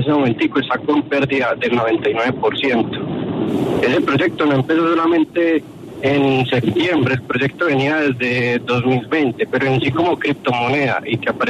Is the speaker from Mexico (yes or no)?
no; Antioquia, Colombia; la mayoría de los comerciantes de acá somos de Antioquia.